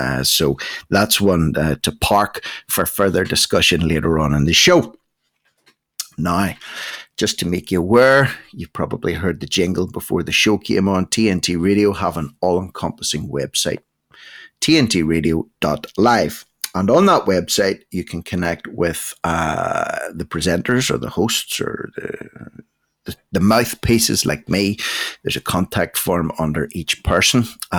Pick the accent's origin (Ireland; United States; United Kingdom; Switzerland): Ireland; And I'm from Ireland